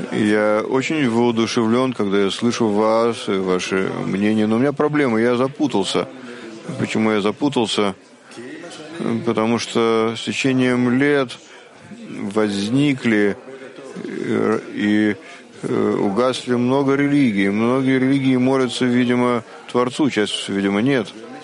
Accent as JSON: {"language": "Russian", "town": "Tel Aviv", "region": "Tel Aviv District", "country": "Israel", "said": "я из Тель-Авива. И я впервые на этом конгрессе."}